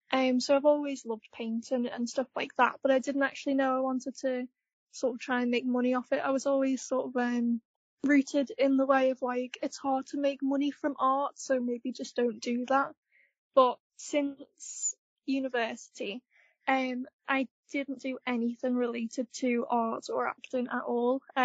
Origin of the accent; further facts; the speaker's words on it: Skelmersdale, North West England, United Kingdom; So I was born and raised in Skelmersdale, but all my family are from Liverpool, and it's pretty close. So for someone who doesn't really know the area, I'll always just say I'm from near Liverpool.